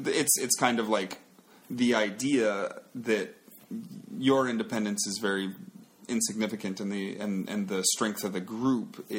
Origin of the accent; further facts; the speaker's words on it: Canada; And I said I was from Canada